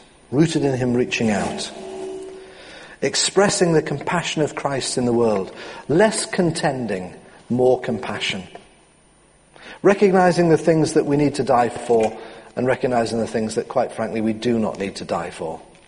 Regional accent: North East England, United Kingdom; Sorry, I'm a Geordie.

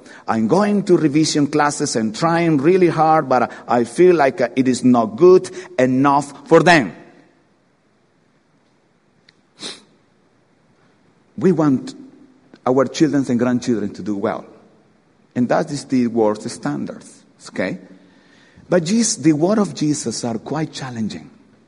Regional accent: Ecuador; English is a second language; now in United Kingdom; I have a passport that said I am Ecuadorian. I have another passport that said I am British.

